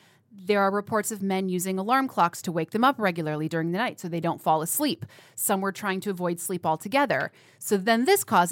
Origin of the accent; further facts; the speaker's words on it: Wisconsin, United States; And actually, when I was growing up, I'm from Western Wisconsin. We had a huge Hmong population in Western Wisconsin.